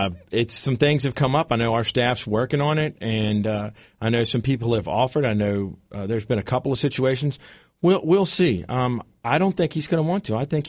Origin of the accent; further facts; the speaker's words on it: United States; Well, sir, I'm an American